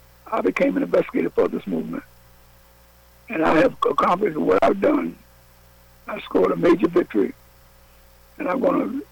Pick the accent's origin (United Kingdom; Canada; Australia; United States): United States; New York; But I'm a New Yorker.